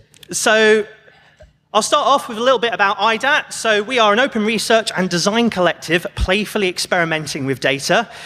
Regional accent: Plymouth, South West England, United Kingdom; I'm from Plymouth

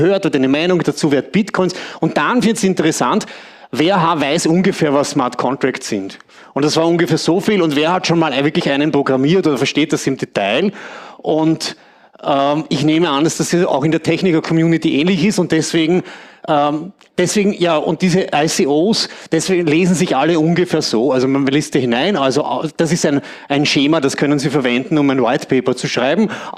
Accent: Eisenstadt, Burgenland, Austria; Eisenstadt ist eine hübsche, schmucke Kleinstadt, ein paar Bilder von dort, damit Sie sehen, wo ich herkomme.

